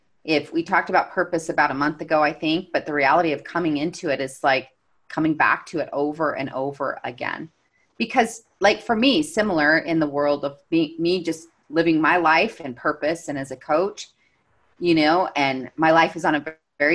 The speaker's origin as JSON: {"language": "English", "region": "Missouri", "country": "United States", "said": "I'm from Missouri."}